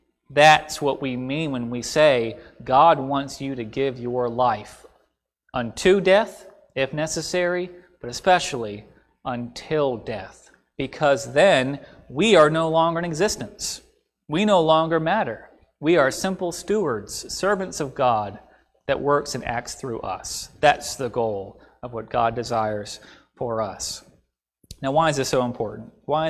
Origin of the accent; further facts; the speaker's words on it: Gloucester, Virginia, United States; I heard a sermon by the brother of my hometown preacher back in Gloucester, Virginia.